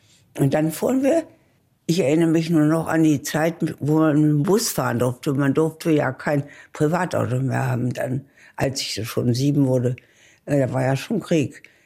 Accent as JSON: {"language": "German", "region": "Berlin", "country": "Germany", "tie": "born or raised there", "said": "Berlin war ja meine Heimat und nach der habe ich mich auch immer gesehnt. Und dann kam ich zurück."}